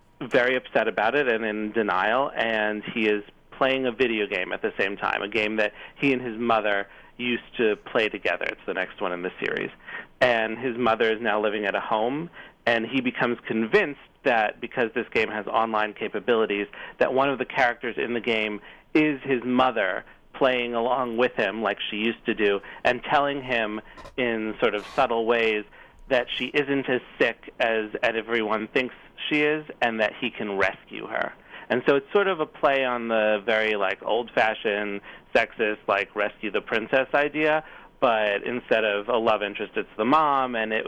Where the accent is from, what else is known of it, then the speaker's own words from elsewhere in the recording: New York City, New York, United States; I mean, I grew up in New York City, so I had that sort of going for me from the start.